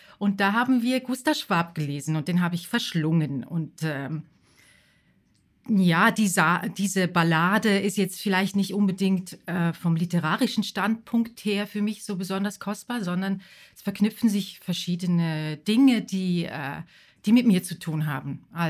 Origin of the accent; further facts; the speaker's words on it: Zurich, Switzerland; ein Verbindungssee zwischen meiner Heimat, der Schweiz und Deutschland.